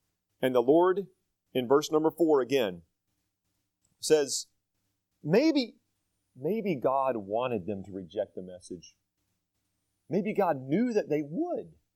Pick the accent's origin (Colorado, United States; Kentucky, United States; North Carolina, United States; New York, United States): North Carolina, United States; Now, I can say that because I'm from North Carolina and that's where they were, so it's all good.